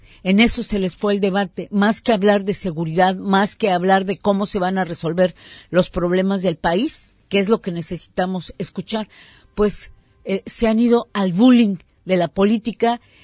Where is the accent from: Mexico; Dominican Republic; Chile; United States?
Mexico; por nuestra sociedad, por todos nosotros como mexicanos